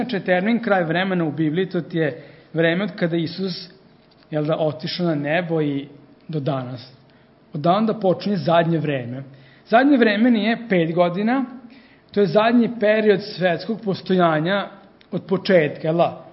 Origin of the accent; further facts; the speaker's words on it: Greece; Ja sam Grk, kažemo.